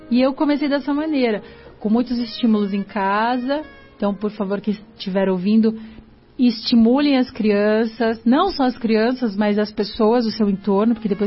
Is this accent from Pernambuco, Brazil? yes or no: no; Curitiba, Paraná, Brazil; born there; eu nasci em Santa Felicidade.